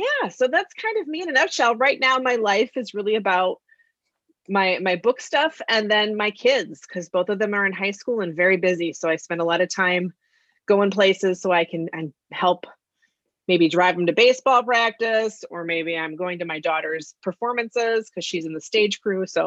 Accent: Wisconsin, United States; So I am a lifelong Wisconsinite. I was born and bred in Wisconsin.

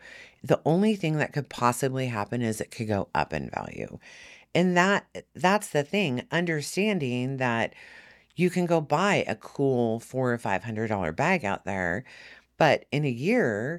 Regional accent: Nebraska, United States; I don't know if that's how they pronounce it because I'm from Nebraska

